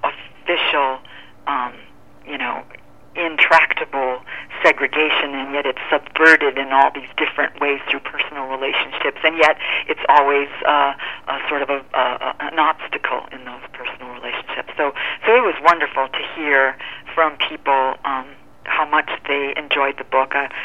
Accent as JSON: {"language": "English", "region": "Iowa", "country": "United States", "said": "maybe there are some people who didn't read the book when they saw I was from Iowa."}